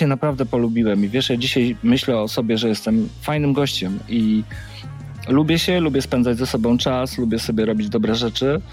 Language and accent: Polish; Płock, Masovian Voivodeship, Poland; bo ja pochodzę z Płocka